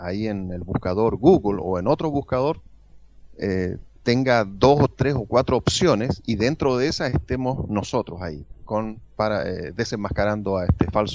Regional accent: Chile; mucha gente en mi país de Chile

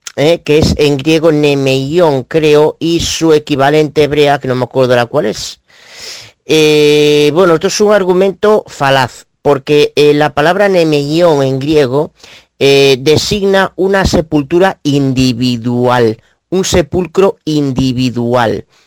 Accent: Vigo, Galicia, Spain; Yo soy gallego, aquí de Vigo.

